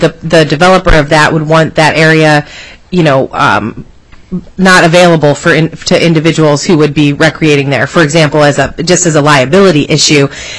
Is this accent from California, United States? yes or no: no; Ohio, United States; also born or lived in Pennsylvania; For example, where I grew up in Ohio and Pennsylvania, where there's a lot of old mining sites